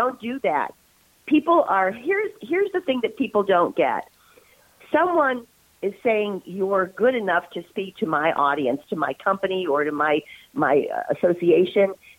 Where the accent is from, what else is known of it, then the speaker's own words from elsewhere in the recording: Houston, Texas, United States; if anybody here from Houston is listening, I love working in my hometown.